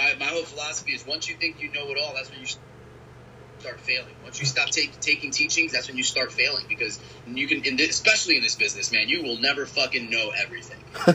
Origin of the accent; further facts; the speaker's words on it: Bronx, New York, United States; I'm born and raised in the Bronx, brother. You can't be coming at me. I'm a diehard Yankee fan.